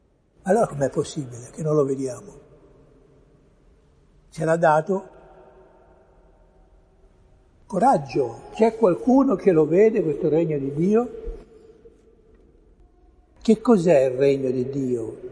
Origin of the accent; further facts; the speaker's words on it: Genoa, Liguria, Italy; Io ho 74 anni, sono cresciuto a Genova, in Liguria